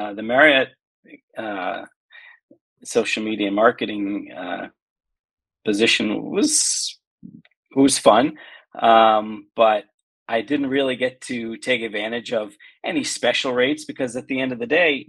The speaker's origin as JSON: {"language": "English", "town": "Boston", "region": "Massachusetts", "country": "United States", "lives_now": "Rio de Janeiro, Brazil", "said": "I'm from Boston. I am now based out of Rio de Janeiro in Brazil"}